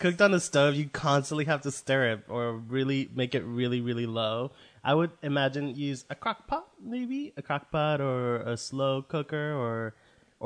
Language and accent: English; Mexico; I didn't grow up with Chef Boyardee, but because I grew up in Mexico.